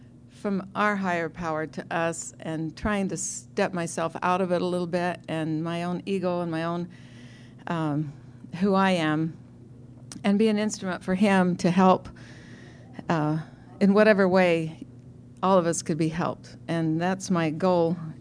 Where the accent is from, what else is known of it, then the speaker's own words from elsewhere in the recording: Utah, United States; from Utah.